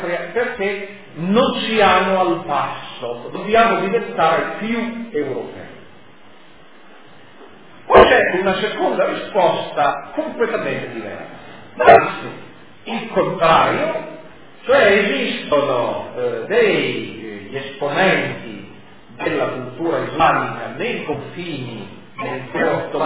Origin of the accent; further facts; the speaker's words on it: Turin, Piedmont, Italy; io vengo da Torino